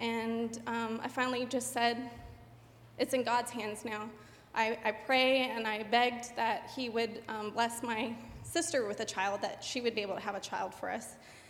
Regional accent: Texas, United States; Like Warner said, I'm from Texas, and he said it was his dream to come out to California

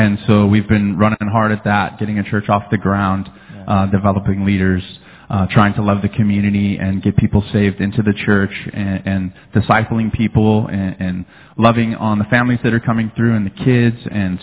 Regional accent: La Habra, California, United States; also born or lived in Santa Monica, United States / Tennessee, United States; I grew up here in Orange County, North Orange County in La Habra. I was born in Santa Monica.

